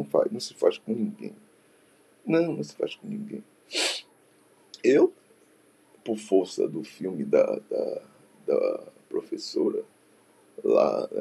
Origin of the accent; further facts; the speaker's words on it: Brazil; cabe a mim aqui, como brasileiro, dar um ok a Lula